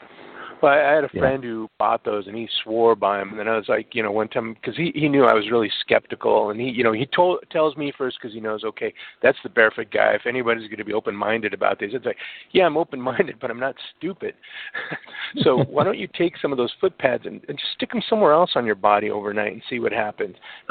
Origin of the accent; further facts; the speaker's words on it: Colorado, United States; when I was a kid growing up in Colorado, for us, we didn't know what the concept of car camping was.